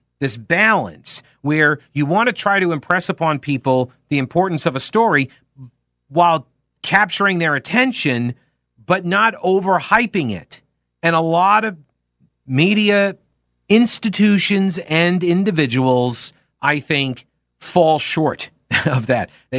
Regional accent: New York, United States; I grew up in New York. We did not have a lot of hurricanes, except for the one, Hurricane Gloria, that came through.

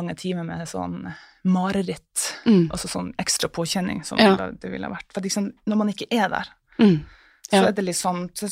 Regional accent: Gratangen, Troms, Norway; jeg og ungene skulle reise til Gratangen der jeg er fra, det er liksom en flytur og en biltur unna

